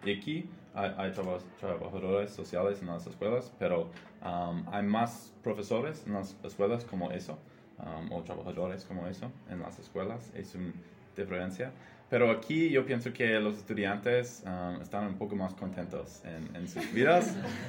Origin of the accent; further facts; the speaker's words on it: Wisconsin, United States; Spanish is a second language; now in Canary Islands, Spain; El norte, un estado llamado Wisconsin.